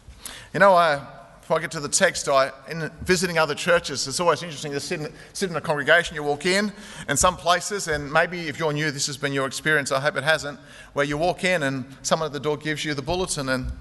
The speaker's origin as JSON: {"language": "English", "town": "Sydney", "region": "New South Wales", "country": "Australia", "said": "I'm just visiting from Sydney and just down on holidays."}